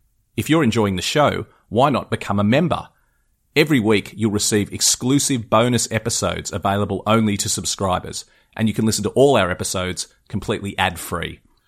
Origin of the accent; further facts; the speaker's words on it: Australia; as an Australian